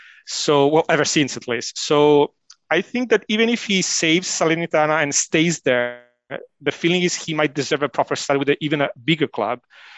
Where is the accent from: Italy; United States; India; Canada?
Italy; Livorno, Tuscany; He brought my hometown club, Livorno, back in the Serie A.